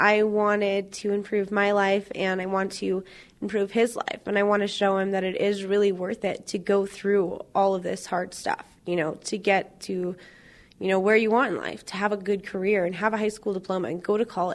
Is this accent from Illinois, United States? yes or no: no; Billings, Montana, United States; I actually grew up in Billings, Montana, and when I was 11 years old, me, my father, and my two brothers moved to Helena